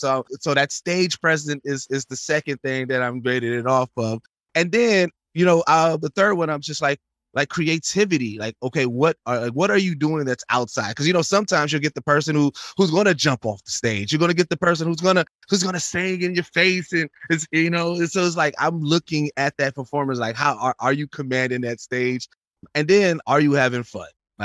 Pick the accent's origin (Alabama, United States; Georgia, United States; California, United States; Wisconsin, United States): Wisconsin, United States; Milwaukee; So being born and raised in Milwaukee, that was a constant with those bars.